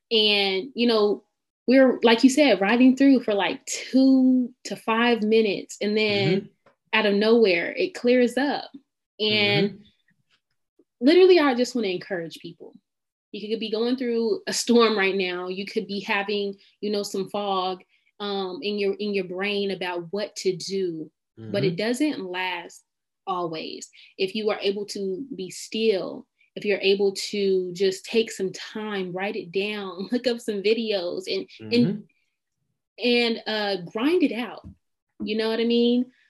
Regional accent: Oklahoma, United States; I know I have a lot of listeners in Atlanta. I'm from Oklahoma.

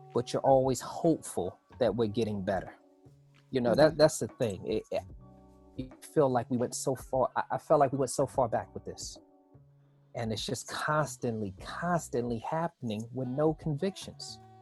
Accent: Brooklyn, New York, United States; also born or lived in North Carolina; I'm 41 years old, and I grew up in Brooklyn. I was born in North Carolina, and I spent many summers in North Carolina.

